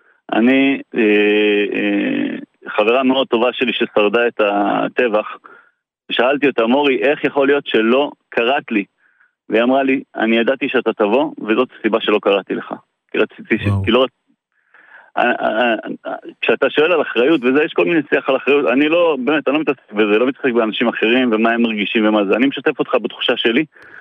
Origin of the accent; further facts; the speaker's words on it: Southern District, Israel; now in Tel Aviv, Israel; אני בן קיבוץ מירוז, גדלתי, זה המקום